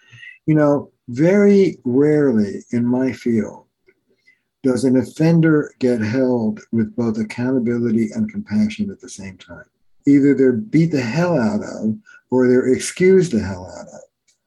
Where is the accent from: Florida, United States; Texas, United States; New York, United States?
New York, United States; now in Boston, United States; So I'm in Boston, I'm a New Yorker, and Boston has, it's on record, the worst drivers in the country.